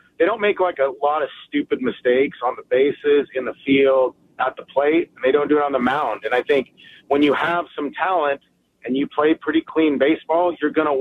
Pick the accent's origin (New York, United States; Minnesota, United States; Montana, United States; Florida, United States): Montana, United States; I think, you know, I'm born and raised in Montana. Like, they base Yellowstone off of some of that stuff